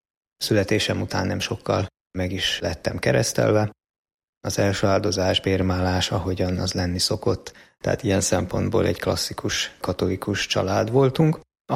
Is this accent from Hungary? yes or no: yes; Budapest, Hungary; vagyok, Budapesten lakom, itt is születtem.